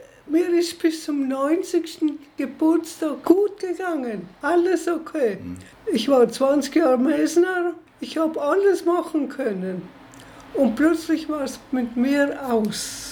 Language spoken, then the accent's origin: German; Trins, Tyrol, Austria; born there; now in Innsbruck, Austria; Ich bin eigentlich geboren in Trinz. Und mein Mann ist auch von Trinz. Wir sind dann 56 nach Innsbruck gezogen.